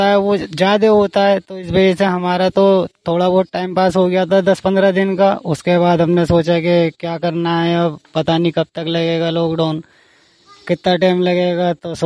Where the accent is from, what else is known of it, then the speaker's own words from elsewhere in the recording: Delhi, India; also born or lived in Rampur; मैं जी वैसे तो रामपुर का रहने वाला हूँ, वैसे दिल्ली में मेरा रहन सहन पाला पोसा सब दिल्ली में हुआ है।